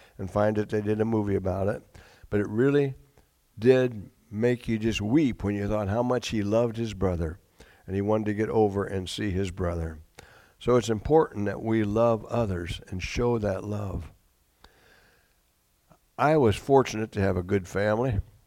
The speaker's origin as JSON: {"language": "English", "region": "Iowa", "country": "United States", "tie": "born or raised there", "said": "I grew up in Iowa, and I liked growing up in there. I really did. It was good growing up in Iowa."}